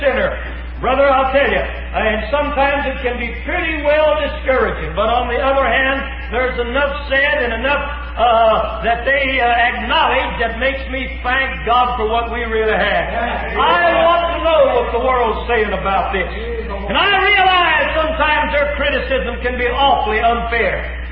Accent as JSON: {"language": "English", "town": "Los Angeles", "region": "California", "country": "United States", "tie": "born or raised there", "said": "and every friend I was raised with in Los Angeles, they're not going this way."}